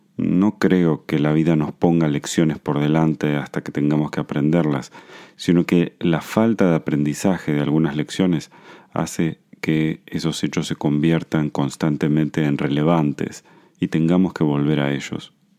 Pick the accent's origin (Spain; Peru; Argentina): Argentina; born there; los que nacimos en Argentina